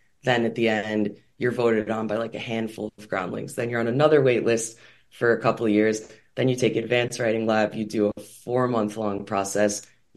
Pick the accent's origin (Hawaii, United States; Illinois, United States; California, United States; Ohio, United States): Illinois, United States; Chicago; Well, I grew up in Chicago, famous comedy city, never did any comedy, was just a fan and would go and see a bunch of shows.